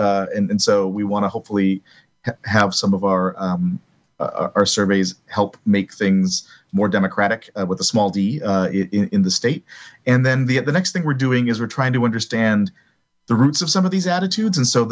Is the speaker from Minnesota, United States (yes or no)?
yes; Minnesota, United States; I'm from Minnesota, and so if you're a Vikings fan